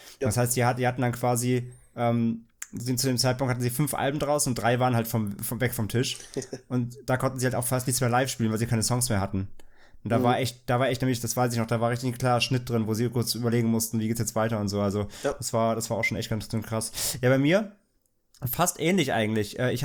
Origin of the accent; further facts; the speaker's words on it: Central Germany, Germany; born there; ich komme ja aus Mitteldeutschland gebürtig